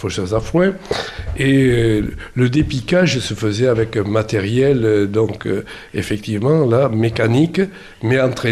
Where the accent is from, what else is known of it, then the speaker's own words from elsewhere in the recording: Occitanie, France; Chez nous, en Bigorre, ça a été beaucoup le matriarcat.